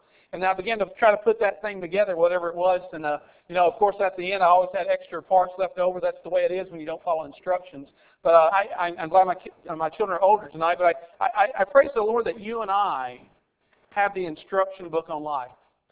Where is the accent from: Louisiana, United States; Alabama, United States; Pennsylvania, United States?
Alabama, United States; Tuscumbia; also born or lived in North Dakota; I was born in North Dakota but raised in Alabama. Tuscumbia, Alabama. That's the birthplace of Helen Keller.